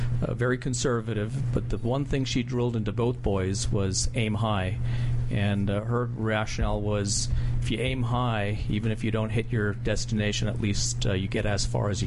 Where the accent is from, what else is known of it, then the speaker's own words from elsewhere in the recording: Chicago, Illinois, United States; born there; Born in Chicago, Illinois, but lived in eight places before the age of 10, so hard to pick a hometown.